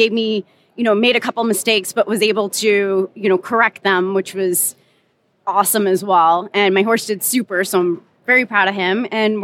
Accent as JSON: {"language": "English", "town": "Paris", "region": "Kentucky", "country": "United States", "said": "So I'm from Paris, Kentucky."}